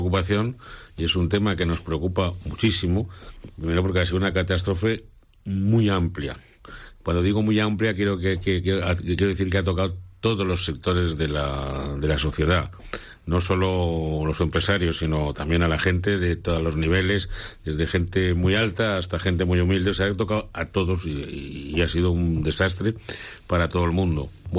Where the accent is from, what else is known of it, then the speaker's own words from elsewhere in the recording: Spain; en España, como somos latinos y de carácter caliente